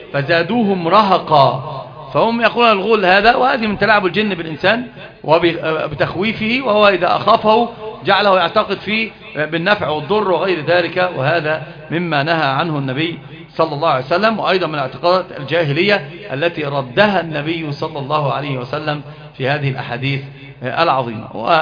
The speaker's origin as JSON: {"language": "Arabic", "country": "Egypt", "said": "وانت ترى يعني عندنا في مصر حتى وفي غيرها لما يتكلم يقول لك ده بوم"}